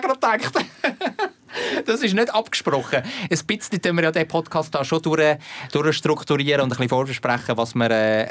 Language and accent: German; Zurich, Switzerland; also born or lived in Germany; Ich bin ja im Deutschen aufgewachsen, 6 Jahre, bevor ich da in die Schweiz auf Zürich gekommen bin.